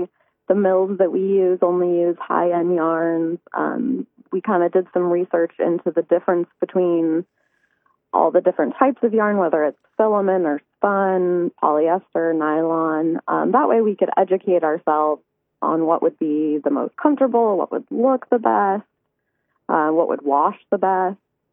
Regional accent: Arizona, United States; Antigua started as a golf company over 35 years ago in Arizona, and I'm actually from Arizona. When I moved back from L.A., I was interning for a small clothing company

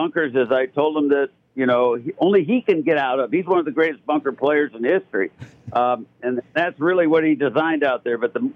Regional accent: Hawaii, United States; they're paying me to watch the best women players in the world play golf in my home state of Hawaii, and the trade winds are blowing, so I am happy.

